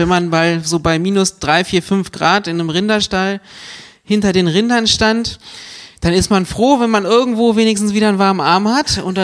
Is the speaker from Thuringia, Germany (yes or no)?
no; North Rhine-Westphalia, Germany; Aufgewachsen bin ich im Rheinland. Also ich bin einmal quer durch Deutschland praktisch.